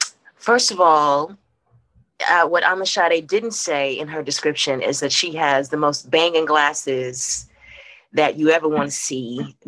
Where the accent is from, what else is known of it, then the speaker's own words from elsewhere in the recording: Mississippi, United States; I am a Mississippian. I am a Southerner. I am from Southwest Mississippi that borders on the line of Louisiana.